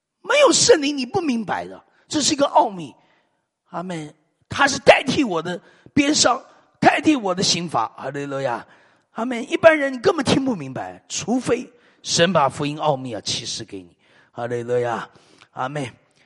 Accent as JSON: {"language": "Chinese", "country": "Taiwan", "said": "以前中国关我什么事啊？我台湾生的呀，中国关我什么事？地理课本念过，关我啥事？我台湾人。"}